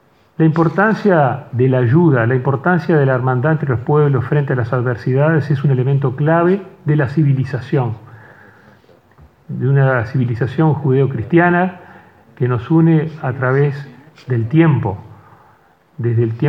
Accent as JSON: {"language": "Spanish", "country": "Uruguay", "said": "como todos nosotros, como los uruguayos"}